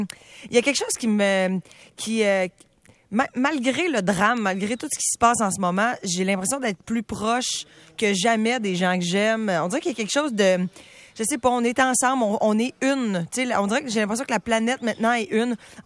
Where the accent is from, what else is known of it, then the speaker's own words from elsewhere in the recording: Quebec, Canada; Je suis fière des Québécois. Je suis fière de ce qu'on fait en ce moment.